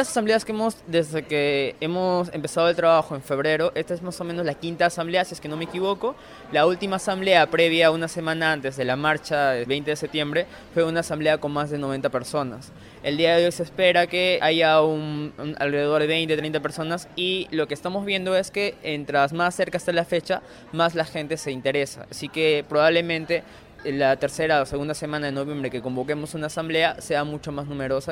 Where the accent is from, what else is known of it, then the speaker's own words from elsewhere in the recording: Peru; Algo como peruanos.